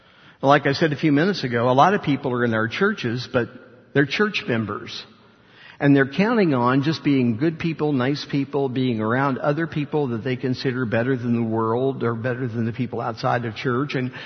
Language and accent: English; Parkersburg, West Virginia, United States; I was born back in Parkersburg, West Virginia. And I came home from the hospital and lived in my grandparents' house for 17 years, and they raised me.